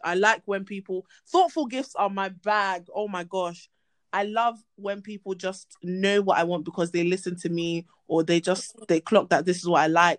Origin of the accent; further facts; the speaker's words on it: United Kingdom; Whereas, even though I'm a British babe. I can still understand what you're saying now.